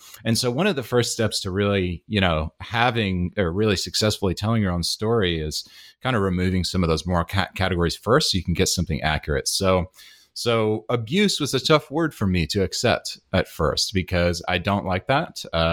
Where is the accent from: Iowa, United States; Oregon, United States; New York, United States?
New York, United States; Hyde Park; north of the city, from a town called Hyde Park, New York. Absolutely loved where I'm from. I love my hometown. I love Hyde Park, New York. I miss it so, so much. Dutchess County.